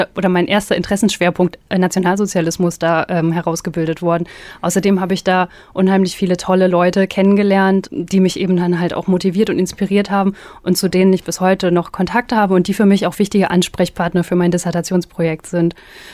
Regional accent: North Rhine-Westphalia, Germany; Also ich komme hier aus der Region, aus der Nähe von Bielefeld.

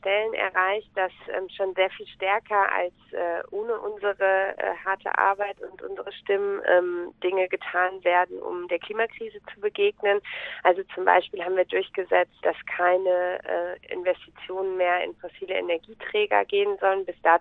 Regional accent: Gelsenkirchen, North Rhine-Westphalia, Germany; Ich bin Europaabgeordnete der Grünen im Europäischen Parlament und ich komme aus Gelsenkirchen ursprünglich

